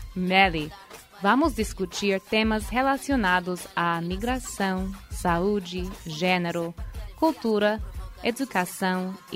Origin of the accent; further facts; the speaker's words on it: United States; Portuguese is a second language; Eu sou dos Estados Unidos e atualmente eu moro nos Estados Unidos, no Nordeste, em um estado que se chama New Hampshire.